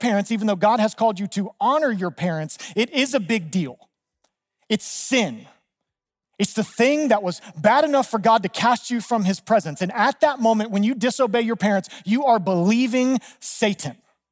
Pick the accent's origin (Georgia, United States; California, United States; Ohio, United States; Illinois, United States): Georgia, United States; Now, for me, I grew up in North Georgia.